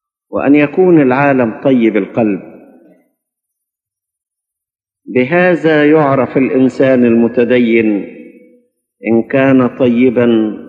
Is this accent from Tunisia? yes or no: no; Egypt; نطلب من أجل بلادنا مصر ومن أجل سلامها وسلامتها